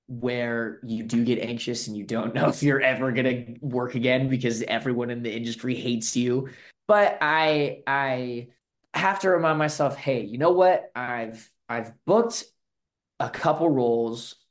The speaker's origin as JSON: {"language": "English", "town": "Claremont", "region": "California", "country": "United States", "tie": "born or raised there", "said": "I'm trying to film it in my hometown of Claremont. So it's at some of the colleges here."}